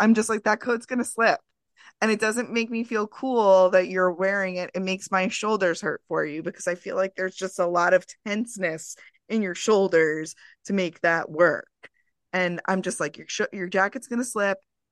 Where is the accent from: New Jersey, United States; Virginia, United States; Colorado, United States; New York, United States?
New York, United States; My dad was from Queens. I wasn't brought up in Queens, though, and I'm not, like, I'm a New Yorker in the state sense. Not in the Manhattan sense.